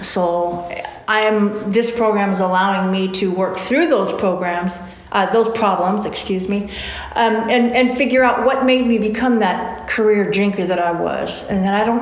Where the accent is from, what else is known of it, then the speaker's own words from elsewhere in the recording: California, United States; Well, I'm from California. I live here now.